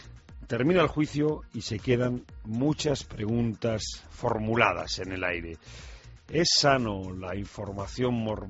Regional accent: Spain

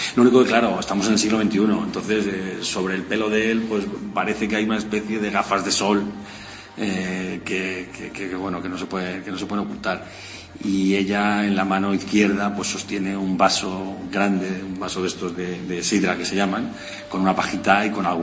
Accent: Alcobendas, Community of Madrid, Spain; las de mi pueblo, Alcobendas, que siempre montan cosas chulas

